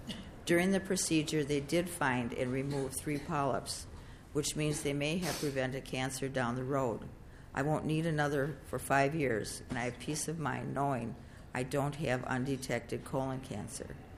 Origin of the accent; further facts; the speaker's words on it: Minnesota, United States; I grew up in Minnesota and currently live in Little Canada.